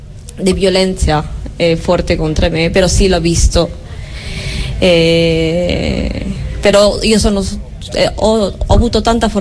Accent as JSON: {"language": "Italian", "country": "Peru", "second_language": "Italian", "lives_now": "Italy", "said": "Sono peruviana, sì."}